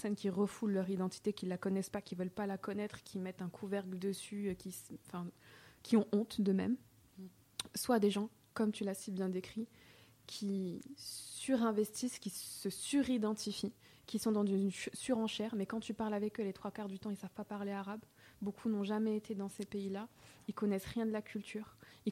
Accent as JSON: {"language": "French", "country": "France", "said": "Moi, je suis française."}